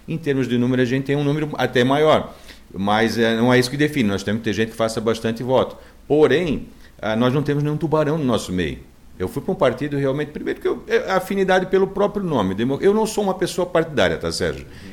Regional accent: Brusque, Santa Catarina, Brazil; now in Guabiruba, Brazil; Eu sou brusquense, nasci em Brusque, vivi aqui até meus 36 anos de idade. Passei a morar na cidade vizinha, na filha de Brusque, Guabiruba.

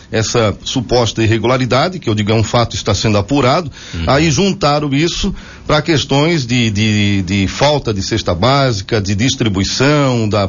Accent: Brusque, Santa Catarina, Brazil; uma pessoa que sou do município de Brusque

